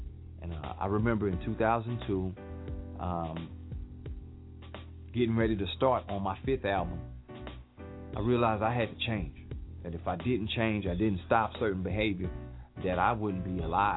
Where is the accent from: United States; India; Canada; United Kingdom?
United States; Port Arthur, Texas; I grew up in Port Arthur, Texas.